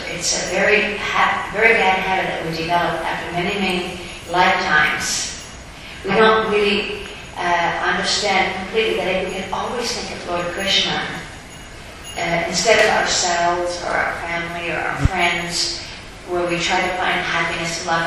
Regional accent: Canada; I remember when I was in a school growing up in America, Canada, we used to learn English literature

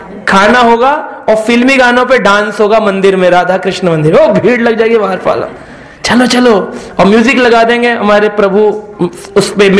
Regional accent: Mathura, Uttar Pradesh, India; हम लोग मथुरा के रहने वाले हैं, पर मेरी पढ़ाई विदेशों में हुई, बाहर घूमता रहा, लेकिन परिवार में हमने जब बहुत छोटे थे तो देखा है कि लाइट भी नहीं होती थी।

